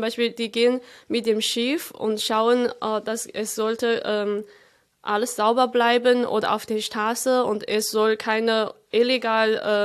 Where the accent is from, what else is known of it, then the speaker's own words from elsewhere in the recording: Chongqing, China; German is a second language; Das ist in meiner Heimatregion. Meine Heimat ist in einer noch kleineren Stadt neben dieser Stadt Chongqing.